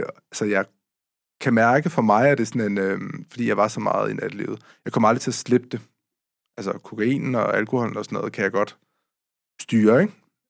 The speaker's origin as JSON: {"language": "Danish", "town": "Copenhagen", "region": "Capital Region of Denmark", "country": "Denmark", "tie": "born or raised there", "said": "nu er jeg vokset op på Christianshavn, ikke? Altså meget af min tid. Jeg har vokset op på Amager, men har tilbragt meget af min tid på Christianshavn og Christiania"}